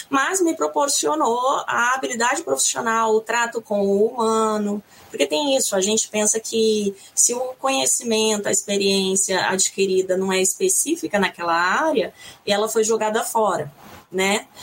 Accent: Mato Grosso do Sul, Brazil; Eu fiz faculdade na cidade que não era a minha cidade, eu sou do Mato Grosso do Sul, eu fiz faculdade no norte do Paraná, na UEL

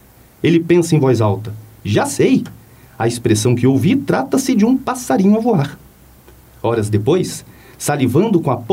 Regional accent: Rio de Janeiro, Brazil; now in Curitiba, Brazil; Eu sou carioca, não sei se vocês sabem, né? Mas eu estou morando aqui em Curitiba já há quase 20 anos.

